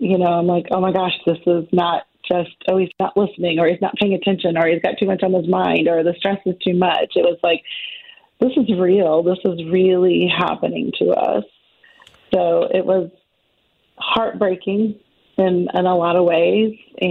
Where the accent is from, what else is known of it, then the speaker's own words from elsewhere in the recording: St. Louis, Missouri, United States; also born or lived in Mississippi; I grew up here in St. Louis, and even when I moved, I can remember even when we lived in Mississippi, I could find KMOX, and it just always reminds me of home.